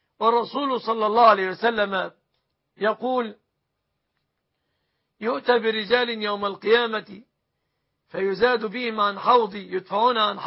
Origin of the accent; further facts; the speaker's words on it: Egypt; أسأل الله أن يحفظ بلادنا مصر